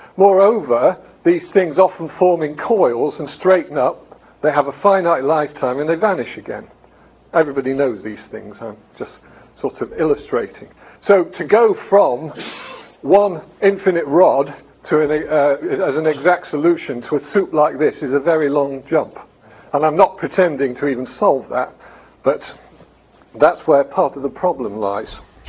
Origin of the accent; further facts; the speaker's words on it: United Kingdom; Z, I'm British, so I say Z, but I occasionally switch to Z when I'm in America.